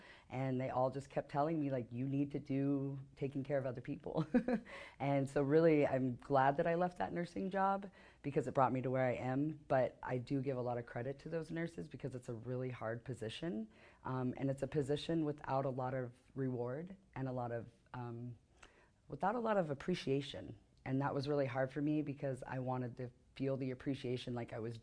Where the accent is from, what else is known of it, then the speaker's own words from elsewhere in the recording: Oregon, United States; Being born and raised in Oregon, it's very outdoorsy, but I was a very heavy child.